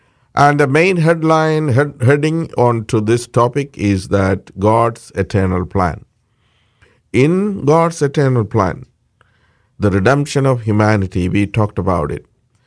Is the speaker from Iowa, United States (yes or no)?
no; Parkland, Florida, United States; I am from Parkland, Florida.